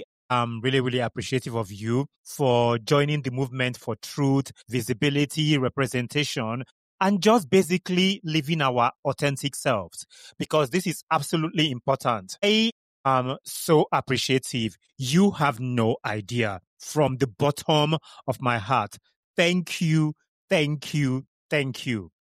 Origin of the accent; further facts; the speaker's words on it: Kano, Nigeria; also born or lived in Enugu / Maiduguri / Manchester; growing up in Nigeria, in the northern part of Nigeria, in Kano, going to primary school there and ended up in Enugu in secondary school and then University of Maiduguri and then University of Manchester